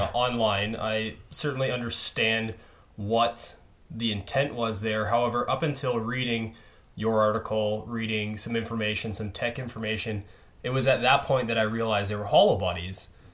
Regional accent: Ohio, United States; but it is January, and I'm from Ohio. I live in Ohio.

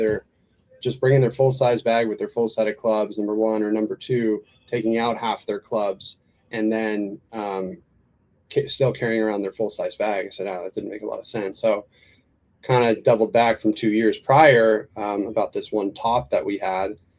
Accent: San Diego, California, United States; I'm from San Diego, grew up in San Diego.

